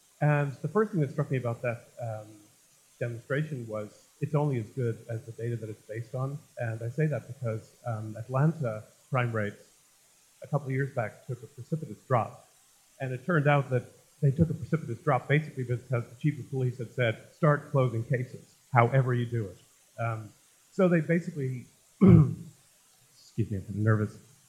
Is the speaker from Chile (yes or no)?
no; Ireland; moved away as an adult; now in United States; as an Irishman who's been living in the South for 20 years